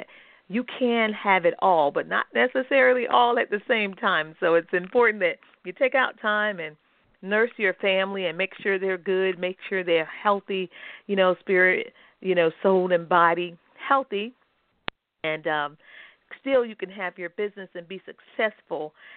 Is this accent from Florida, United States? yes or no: yes; Florida, United States; also born or lived in Atlanta; And so Florida is my home state, and I've been here.